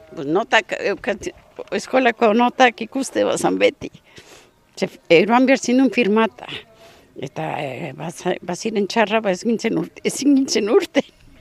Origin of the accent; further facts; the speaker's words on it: Mexico; also born or lived in Bilbao, Spain; Hiru urte goz. Ez ki... Aita eta maia goten ziren Mexiko